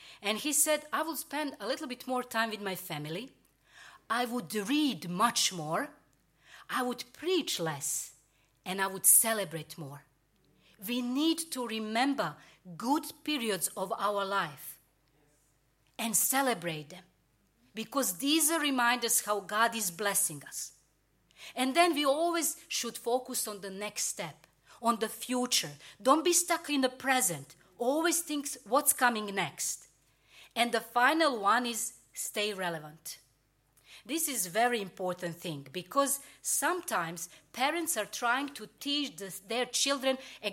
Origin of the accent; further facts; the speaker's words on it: Serbia; now in United Kingdom; I could now sit and ask and think why this call came after 21 years since we came from Serbia to UK.